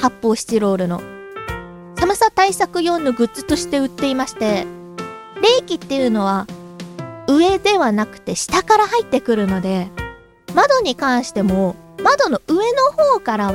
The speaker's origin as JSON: {"language": "Japanese", "town": "Nagoya", "region": "Aichi", "country": "Japan", "said": "名古屋って、名古屋出身なんですけど"}